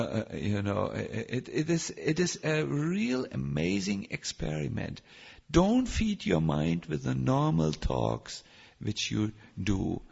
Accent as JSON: {"language": "English", "country": "Germany", "said": "It's difficult because I'm from Germany."}